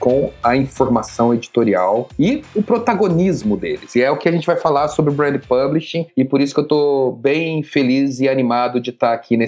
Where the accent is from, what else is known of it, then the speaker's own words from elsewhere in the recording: Minas Gerais, Brazil; now in Rio de Janeiro, Brazil; Eu vim pro Rio de Janeiro, sou lá do sul de Minas, e vim pro Rio de Janeiro com aquele sonho de quem cresceu assistindo novela, né?